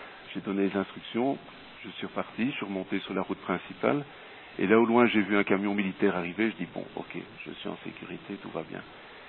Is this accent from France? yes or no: no; Brussels, Brussels-Capital Region, Belgium; born there; Je suis né à Bruxelles, en Belgique, en 1960.